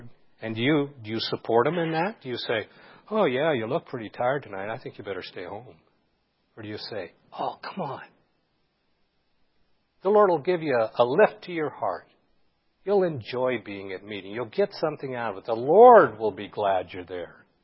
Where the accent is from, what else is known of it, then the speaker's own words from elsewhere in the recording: Phoenix, Arizona, United States; I come from Phoenix. 6 million souls in the valley.